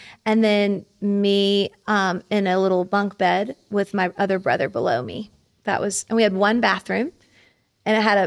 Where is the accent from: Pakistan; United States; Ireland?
United States; Memphis, Tennessee; born there; I was born on Roosevelt Street in downtown Memphis, Tennessee.